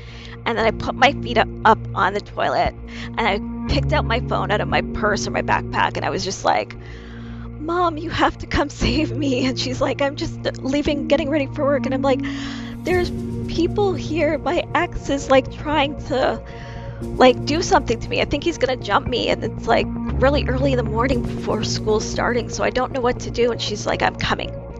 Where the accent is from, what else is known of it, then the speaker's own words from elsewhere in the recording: Ontario, Canada; In Ontario, Canada. I was a kid that was bullied a lot as a kid, but I think it was just because I was so different. Like I was biracial